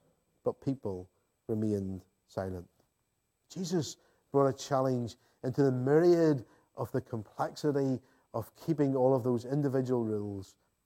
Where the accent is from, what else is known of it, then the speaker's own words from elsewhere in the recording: Northern Ireland, United Kingdom; I know whenever I was growing up in Northern Ireland, at that stage, the culture of this province would very much have been